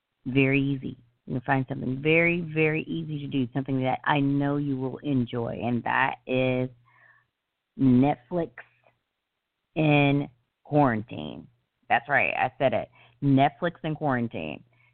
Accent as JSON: {"language": "English", "region": "the South", "country": "United States", "said": "just little things that came from the South, and being that I am a Southerner, it was dead on."}